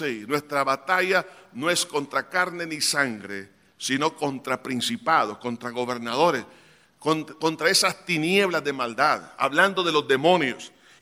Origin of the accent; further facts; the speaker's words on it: El Salvador; yo sé que como salvadoreños tenemos cierta prepotencia y arrogancia de ser los llaneros solitarios